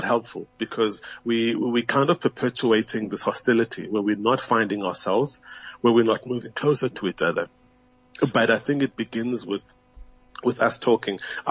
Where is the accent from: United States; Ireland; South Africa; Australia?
South Africa; In South Africa, we're not even there. We still don't even identify first and foremost as South African.